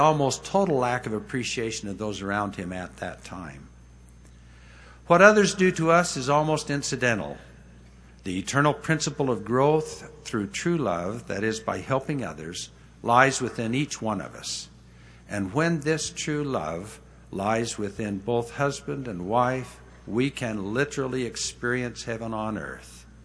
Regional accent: Idaho, United States; Since Jean was from California and I was from Idaho, how grateful do you think we are for BYU?

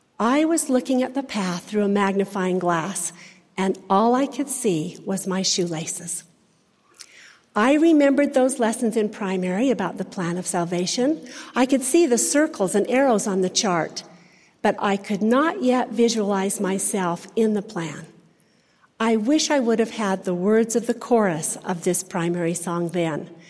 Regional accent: Salt Lake City, Utah, United States; also born or lived in Ogden, Utah; I was born in Ogden, Utah, grew up in Salt Lake City, and at age 18, when I was about to leave to go to Utah State

